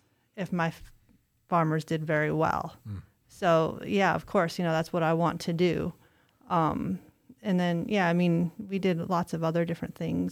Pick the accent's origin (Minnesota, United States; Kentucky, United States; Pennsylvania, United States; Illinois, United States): Pennsylvania, United States; Tunkhannock; I grew up in the Tunkhannock area